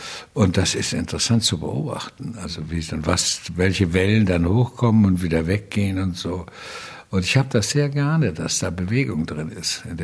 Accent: Cologne, North Rhine-Westphalia, Germany; in der evangelischen Gemeinde in Köln-Delbrück, wo ich herkomme

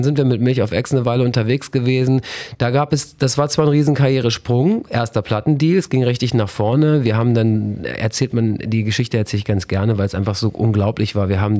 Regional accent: Dettum, Lower Saxony, Germany; Ich habe als Kind, ich komme aus Dettum, zwischen Elm und Asse.

